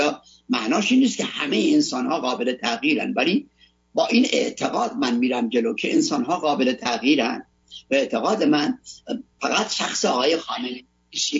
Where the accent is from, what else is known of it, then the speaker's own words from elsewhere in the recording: Iran; ما هممون ایرانی هستیم، ما ایرانی هستیم